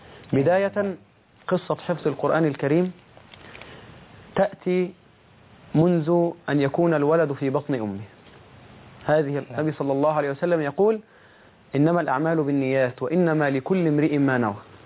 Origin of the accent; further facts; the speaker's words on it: Al-Qarateen, Giza Governorate, Egypt; لم يجد في قريتنا، هي تسمى قرية القراطيين بمركز أوسيم محافظة الجيزة، وهي 6 أكتوبر حاليا